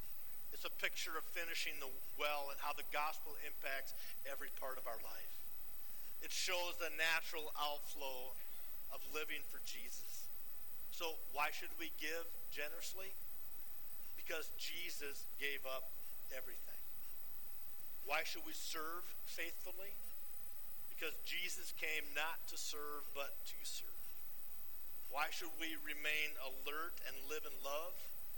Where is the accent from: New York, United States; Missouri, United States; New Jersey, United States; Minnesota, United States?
Minnesota, United States; You know, my wife and I, Dory, we're from Minnesota, so we wrap up our goodbyes with four loving words, simply watch out for deer.